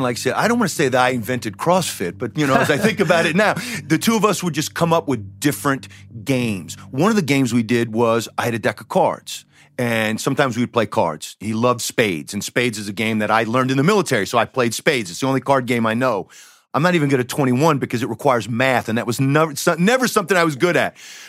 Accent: Decatur, Georgia, United States; Look, I grew up in Decatur, Georgia. I've never heard it.

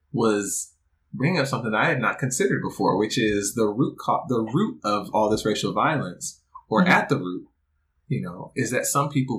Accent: Stone Mountain, Georgia, United States; And then for me growing up in Stone Mountain and being surrounded by the ghosts of the Confederacy and also, you know, the monuments of the civil rights movement

